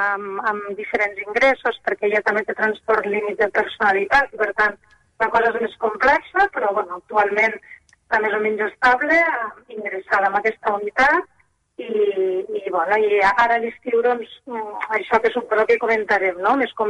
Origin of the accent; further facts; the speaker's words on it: Tremp, Catalonia, Spain; També us dic que jo soc de Tremp, per tant, aquí al territori tenim molt pocs recursos.